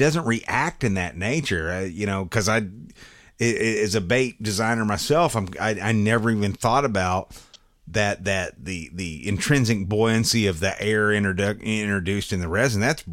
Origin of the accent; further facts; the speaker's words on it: the South, United States; especially being a southerner, if you can't tell from my accent.